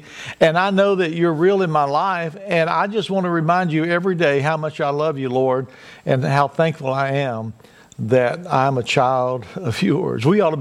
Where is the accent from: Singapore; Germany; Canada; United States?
United States; Texas; as a kid growing up in Texas, out in West Texas, I remember we never locked the doors.